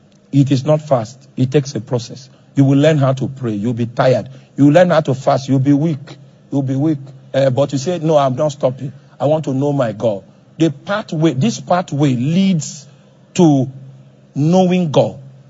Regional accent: Nigeria; I'm Nigerian. My father is Nigerian.

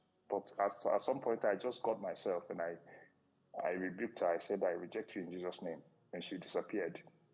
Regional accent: Anambra, Nigeria; now in South Africa; I'm from Anambra, but I live in South Africa.

